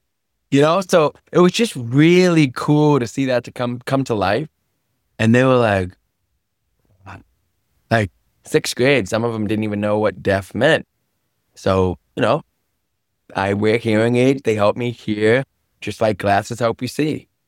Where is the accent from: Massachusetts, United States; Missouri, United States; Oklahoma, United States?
Massachusetts, United States; Boston; now in Fort Lauderdale, United States; I'm from Boston originally.